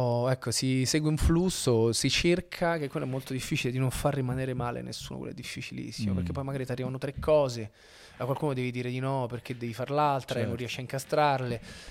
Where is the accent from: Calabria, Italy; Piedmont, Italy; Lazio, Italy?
Lazio, Italy; Rome; Però, ma sai, io poi sono uno di bocca buona, cioè sono romano